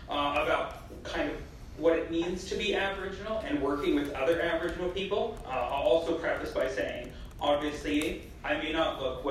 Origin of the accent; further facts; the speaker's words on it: Goodfish Lake First Nation, Alberta, Canada; I'm from Goodfish Lake First Nation. I am, according to the government, I am a status Indian from my reserve.